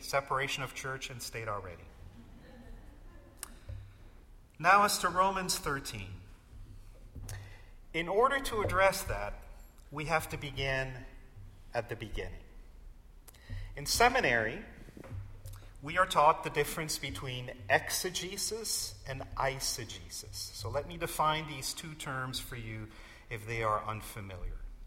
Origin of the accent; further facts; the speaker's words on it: Florida, United States; I grew up in South Florida.